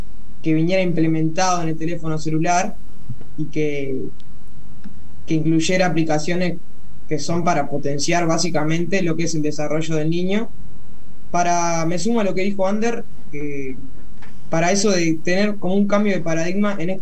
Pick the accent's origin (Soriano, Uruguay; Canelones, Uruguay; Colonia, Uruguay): Colonia, Uruguay; Carmelo; nosotros somos de Carmelo, el departamento de Colonia, en Uruguay.